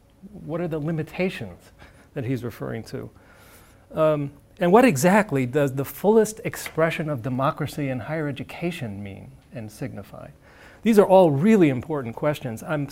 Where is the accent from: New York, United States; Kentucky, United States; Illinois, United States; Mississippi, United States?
Illinois, United States; I'm from Illinois.